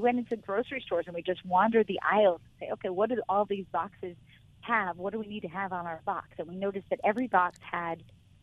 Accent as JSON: {"language": "English", "town": "Miami", "region": "Florida", "country": "United States", "tie": "born or raised there", "said": "Kevin and I grew up in South Florida. We went to summer camp in North Carolina together, but we also grew up in Miami"}